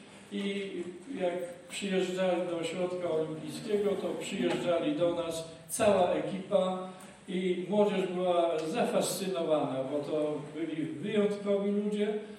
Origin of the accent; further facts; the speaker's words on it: Głuchołazy, Opole Voivodeship, Poland; ja urodziłem się i mieszkałem w Głuchołazach.